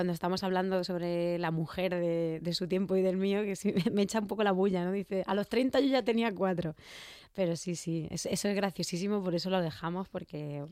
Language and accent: Spanish; Albacete, Castilla-La Mancha, Spain; Sí, yo soy de Albacete y al cole y todo eso fui a Albacete. Y en verano y en los fines de semana nos íbamos a Letura, un pueblecito pequeñito, que es de donde es mi madre.